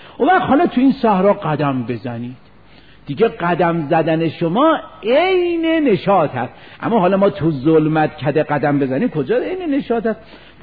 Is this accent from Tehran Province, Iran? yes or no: no; Isfahan, Iran; میدونستن ما اصفهانیم